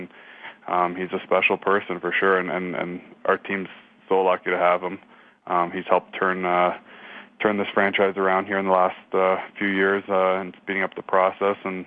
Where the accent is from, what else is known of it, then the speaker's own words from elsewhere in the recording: Mississauga, Ontario, Canada; I'm not too worried about it because I grew up in Mississauga.